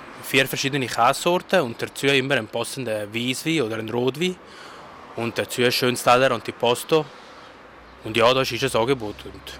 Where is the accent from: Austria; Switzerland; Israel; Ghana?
Switzerland; Also, ich bin hier in der Schweiz geboren. Mein Vater und meine Mütter sind vor fast 40 Jahren in die Schweiz gekommen. Und ich habe hier meine Schule gemacht